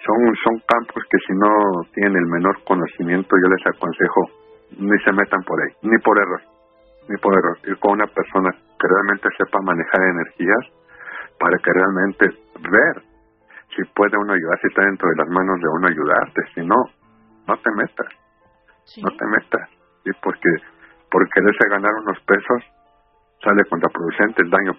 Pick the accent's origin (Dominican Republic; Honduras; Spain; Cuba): Cuba; now in Mexico; yo soy de Cuba. Uh-huh. Yo llegué aquí a México hace muchos años.